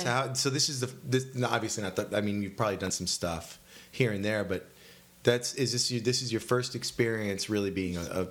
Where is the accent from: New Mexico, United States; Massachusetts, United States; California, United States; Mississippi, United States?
California, United States; Stockton; Stockton.